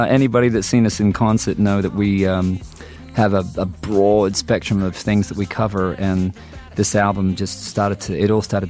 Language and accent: English; Australia; now in Nashville, United States; it made me think of home, of growing up in Australia and my dad's record collection